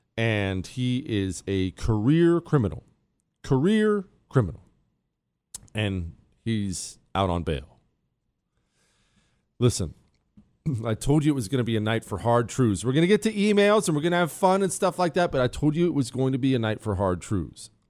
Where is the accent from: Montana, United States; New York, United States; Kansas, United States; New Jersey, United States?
Montana, United States; also born or lived in Ohio, United States; I grew up in Montana. I was born in Ohio, grew up in Montana, but I'm not one of these anti-city guys.